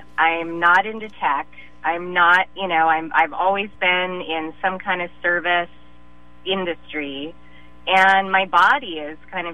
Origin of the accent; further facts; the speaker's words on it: Oakland, California, United States; Well, I'm an East Bay native. I grew up in Oakland. My family has been here since the early 1900s.